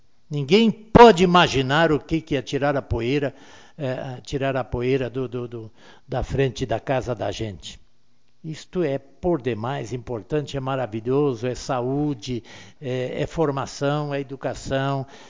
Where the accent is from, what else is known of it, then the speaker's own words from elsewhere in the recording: Arroio do Meio, Rio Grande do Sul, Brazil; Nós vamos dizer realmente, eu sou de Arroio do Meio, mas fica perto. Não, eu sou de Arroio do Meio.